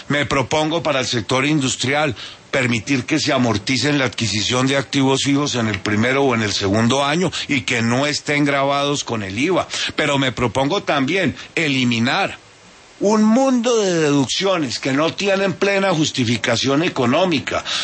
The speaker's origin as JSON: {"language": "Spanish", "country": "Colombia", "said": "soy el colombiano"}